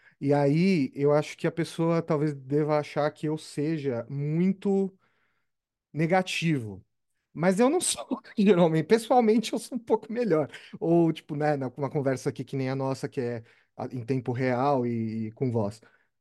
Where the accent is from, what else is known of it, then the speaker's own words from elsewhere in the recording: Osasco, São Paulo, Brazil; Eu sou de Osasco, a terra mágica de Oz, em São Paulo, a terra do cachorro quente.